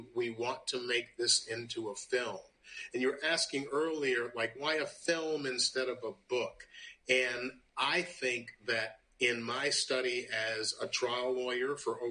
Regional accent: Memphis, Tennessee, United States; when Dr. King got killed in my hometown of Memphis in 1968

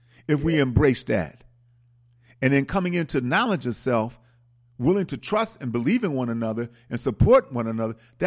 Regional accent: United States; We're American Africans.

